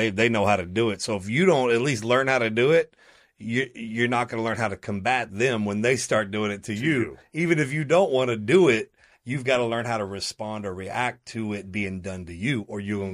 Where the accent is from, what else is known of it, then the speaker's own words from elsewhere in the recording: Dallas, Texas, United States; When we were kids, we grew up in Oak Cliff, South Dallas, you know, Hampton, Illinois. It was where we lived, you know